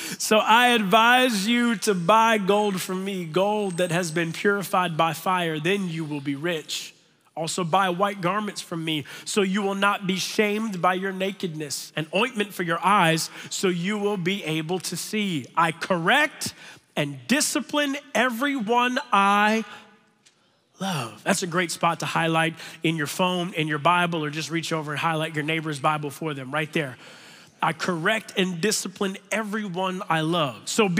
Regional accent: Tampa, Florida, United States; Like, I'm from the Tampa Bay area.

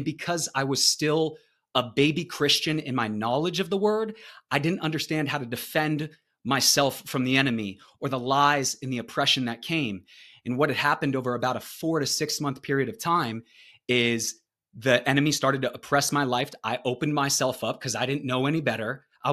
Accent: Arizona, United States; I grew up in Arizona. That's still where I live right now.

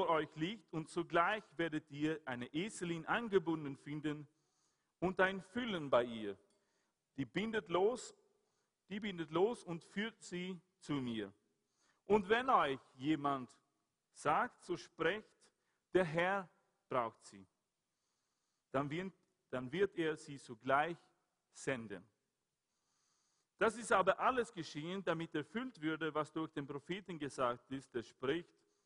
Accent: Sweden; German is a second language; Es gibt einen König in meinem Heimatland, ein König von Schweden.

